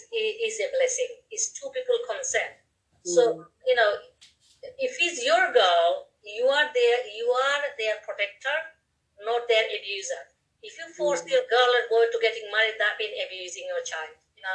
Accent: Bangladesh; when I was growing up in Tamales, I was the only Bangladeshi girl out of 75 students in my university, of my year group

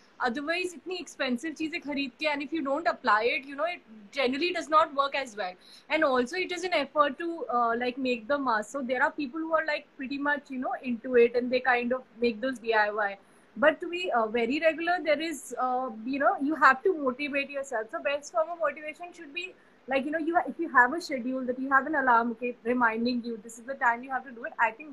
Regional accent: Delhi, India; I'm from Delhi. So, my clinic is in Kailash Colony. So, the south of Delhi.

